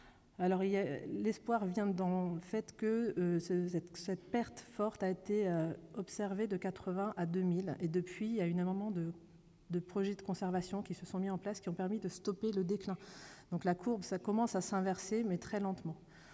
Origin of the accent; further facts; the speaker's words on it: Nouvelle-Aquitaine, France; on a un fort développement éolien chez nous en Poitou-Charentes